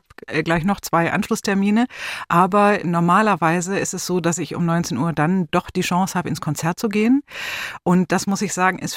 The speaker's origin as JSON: {"language": "German", "town": "Essen", "region": "North Rhine-Westphalia", "country": "Germany", "said": "Ja, ich aus Essen."}